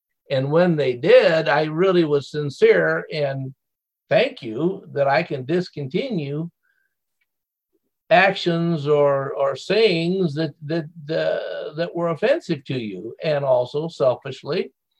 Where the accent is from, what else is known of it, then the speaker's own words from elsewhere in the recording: Midwest, United States; I was raised in the Midwest. I didn't have a choice on my parents.